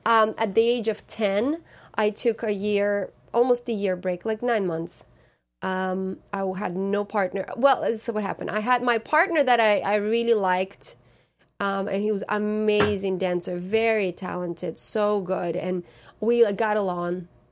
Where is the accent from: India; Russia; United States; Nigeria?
Russia; Yeah, in my hometown.